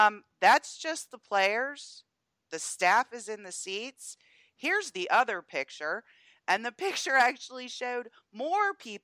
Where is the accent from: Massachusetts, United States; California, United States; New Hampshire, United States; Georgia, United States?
Georgia, United States; Atlanta; You know, Atlanta being my hometown team.